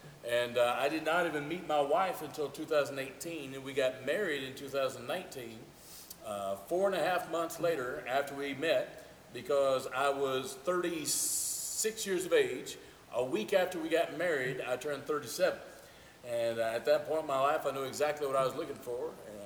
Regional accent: Eden, North Carolina, United States; I was born and raised in Eden, North Carolina, about 2.5 hours away. Came from Stoneville this morning.

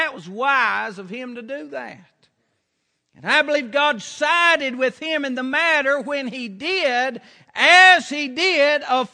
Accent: United States; I'm a Christian. I'm an American citizen. And I'm a veteran of the military.

